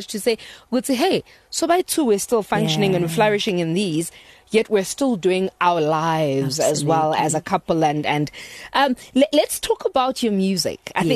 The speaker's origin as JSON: {"language": "English", "town": "East London", "region": "Eastern Cape", "country": "South Africa", "tie": "born or raised there", "said": "But I grew up in East London."}